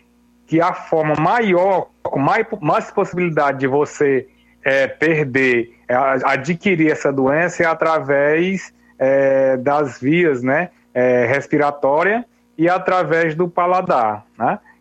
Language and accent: Portuguese; Buriti dos Lopes, Piauí, Brazil; Eu morava no norte do estado, eu não sou de Teresina, né? Eu sou lá de Buriti dos Lopes, né?